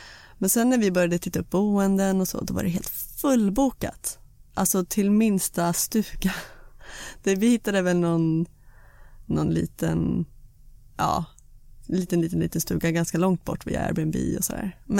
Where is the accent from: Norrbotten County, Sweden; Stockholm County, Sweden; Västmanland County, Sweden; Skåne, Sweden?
Stockholm County, Sweden; Stockholm; Ja, så jag har inte varit ledig i min hemstad. Så att bara gå runt i Stockholm